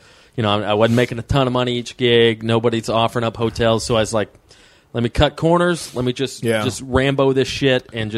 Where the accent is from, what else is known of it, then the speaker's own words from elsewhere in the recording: Georgia, United States; Coming from Georgia, I'm from North Georgia, which is kind of the foothills of the Appalachian Mountains.